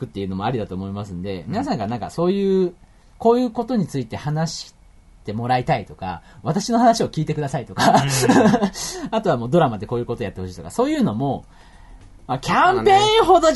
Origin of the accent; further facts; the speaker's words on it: Saitama, Japan; now in Tokyo, Japan; 埼玉から東京に出てくるっていう気持ちは確かにあったけど、